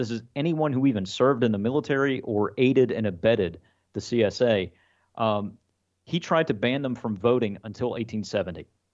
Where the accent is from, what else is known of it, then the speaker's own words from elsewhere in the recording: Alabama, United States; such as my home state of Alabama